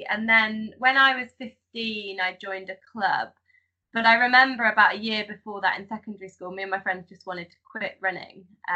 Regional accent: Mountsorrel, East Midlands, United Kingdom; So I grew up in Leicestershire, in a place called Mount Thorough, which my parents still live, actually.

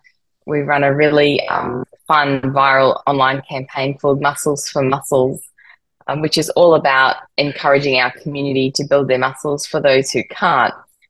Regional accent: Australia; so obviously we're from Australia

